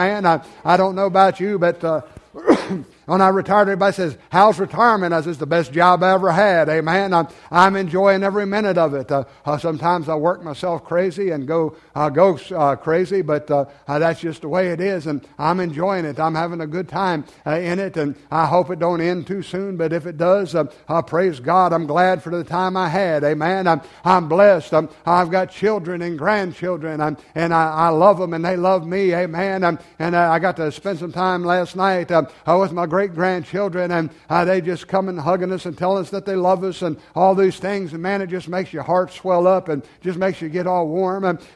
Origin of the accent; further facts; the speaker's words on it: United States; born there; I'm blessed because I was born in America.